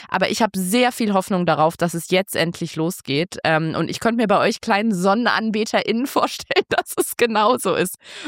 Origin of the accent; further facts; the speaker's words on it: Berlin, Germany; also ich bin ja in Berlin geboren, und es würde mir sehr, also ich kann meine Heimatstadt nicht verlassen, zumindest nicht für immer oder für länger.